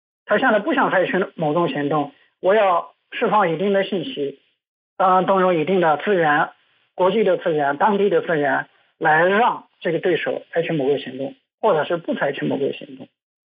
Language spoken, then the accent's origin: Chinese; China; 作为一个中国人来说